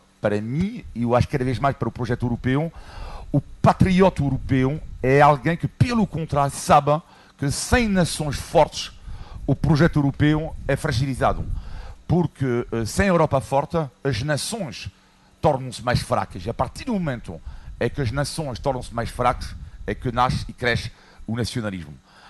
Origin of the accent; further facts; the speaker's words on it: France; born there; Portuguese is a second language; eu nasci num país, lá está numa região de França onde nasci, está normalmente uma região com bastante frio